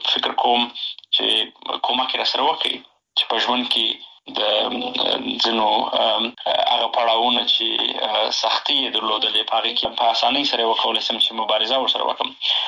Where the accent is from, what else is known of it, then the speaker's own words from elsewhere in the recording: Helmand, Afghanistan; also born or lived in Bagram / Kandahar / Nangarhar; بیا بېرته راغلی یو په هلمند کې، نو خاپوړې مې په هلمند کې کړي دي. ابتدایي مکتب مې وری شروع کړی، وروسته کندهار ته او د کندهار نه همداسې ننګرهار ته.